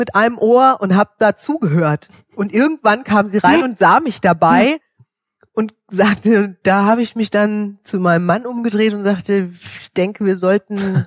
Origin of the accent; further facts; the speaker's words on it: Hesse, Germany; Ich bin in Frankfurt in der Uniklinik geboren und meine Eltern haben dann noch ein Jahr in Frankfurt in der Innenstadt gewohnt